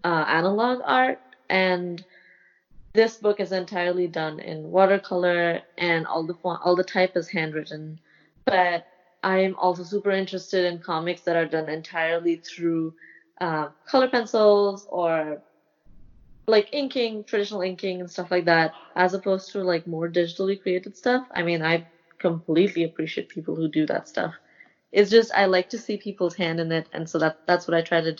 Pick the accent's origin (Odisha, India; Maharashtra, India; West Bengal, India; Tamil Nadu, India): Maharashtra, India; Mumbai; I didn't know what comic books are while I was growing up in Mumbai.